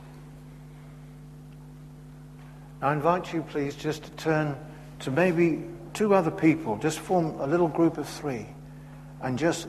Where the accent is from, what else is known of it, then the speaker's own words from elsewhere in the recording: England, United Kingdom; because I'm English, I'd say it like that.